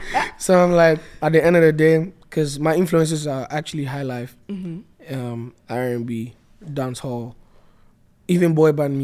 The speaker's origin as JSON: {"language": "English", "country": "Ghana", "tie": "born there", "said": "because I'm not just Ghanaian because I was born there, but I'm Ghanaian because it was in me before I came out."}